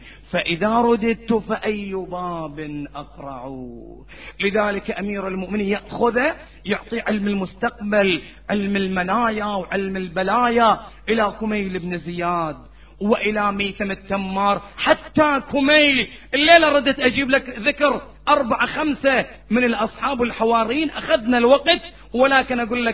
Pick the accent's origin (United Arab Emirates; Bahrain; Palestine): Bahrain; يوم اللي تنتمي إلى وطنك تقول أنا بحريني، هذا فخر